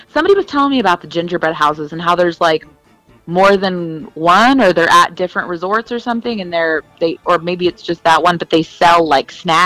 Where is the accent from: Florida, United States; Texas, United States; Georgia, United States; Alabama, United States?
Florida, United States; I've told listeners in the past, I grew up in Florida.